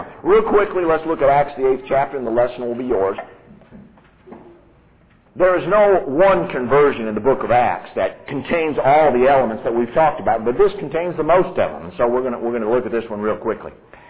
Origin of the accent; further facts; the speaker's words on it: United States; born there; I'm an American citizen. You know how I got to be that? I did absolutely nothing. My mom was an American citizen. My dad was an American citizen. I was born in an American hospital. I'm an American citizen.